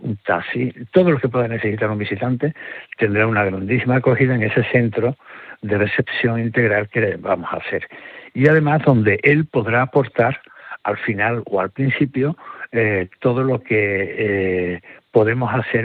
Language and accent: Spanish; Cazalla de la Sierra, Andalusia, Spain; pues un poco se ponga en valor en mi pueblo, supone no solamente el conocimiento de Cazalla, que ya es bastante conocido